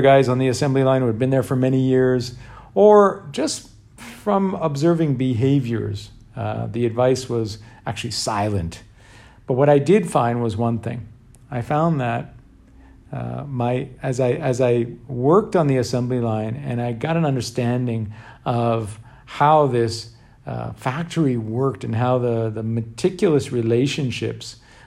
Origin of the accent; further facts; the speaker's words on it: Canada; my experience growing up in Canada